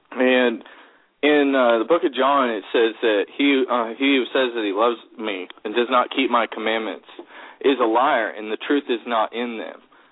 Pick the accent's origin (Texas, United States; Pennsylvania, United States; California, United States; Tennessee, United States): Texas, United States; now in Tacoma, United States; I'm from Texas, but I'm living up in Tacoma, Washington.